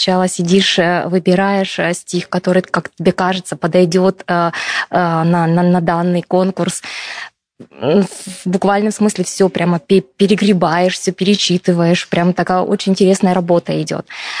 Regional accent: Pervouralsk, Sverdlovsk Oblast, Russia; я из Первоуральска

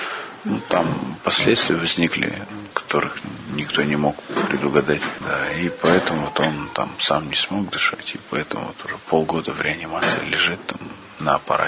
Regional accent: Perm, Perm Krai, Russia; Мы из Перми сюда переехали.

